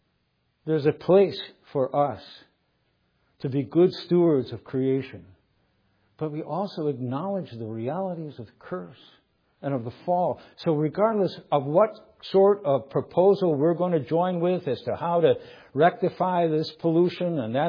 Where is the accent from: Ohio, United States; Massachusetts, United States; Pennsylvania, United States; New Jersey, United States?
Ohio, United States; Cleveland; I grew up in Cleveland in the 70s. Cuyahoga River caught on fire.